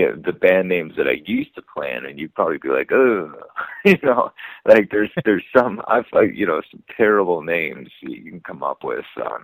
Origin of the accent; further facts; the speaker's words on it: Canada; because I'm Canadian